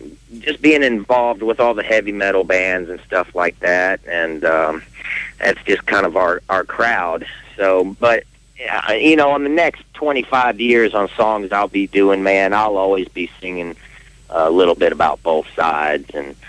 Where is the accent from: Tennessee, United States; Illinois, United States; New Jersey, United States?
Tennessee, United States; So, but living here, born and raised in Tennessee, and I never go down on Music Row or do lunch or any of that thing, you know.